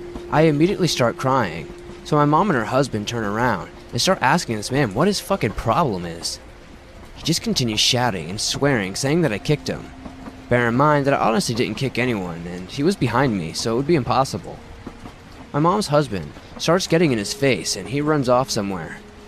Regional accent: California, United States; now in Northern Ireland, United Kingdom; I was from California, and he was from Northern Ireland. I moved to the north coast of Northern Ireland to be closer to him.

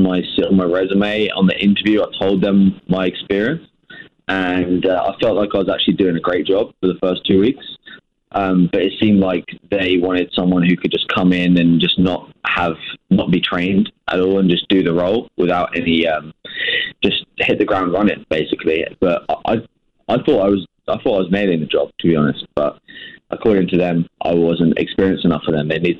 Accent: Farnham, South East England, United Kingdom; Near London. A place called Farnham. In the south, an hour south of London

